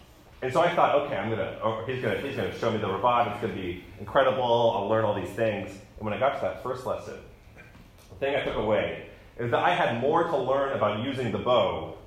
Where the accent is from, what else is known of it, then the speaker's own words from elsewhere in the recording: College Station, Texas, United States; I grew up in College Station, Texas, and they have an orchestra program there that begins in fifth grade.